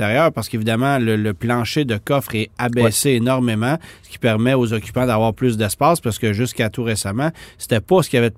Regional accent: Canada; Et 45 km, c'est ce qu'on estime chez nous au Canada.

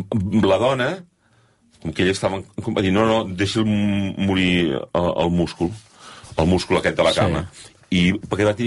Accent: Girona, Catalonia, Spain; Sí, jo sóc gironí.

